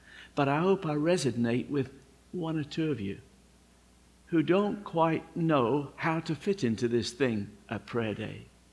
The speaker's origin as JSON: {"language": "English", "region": "England", "country": "United Kingdom", "said": "But maybe it's because I'm English, I don't know."}